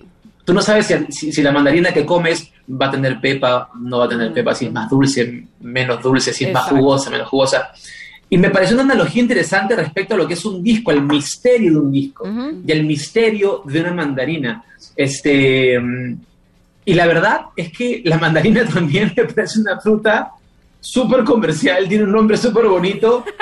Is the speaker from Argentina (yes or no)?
no; Peru; como peruano siempre le pongo pinceladas, el charango.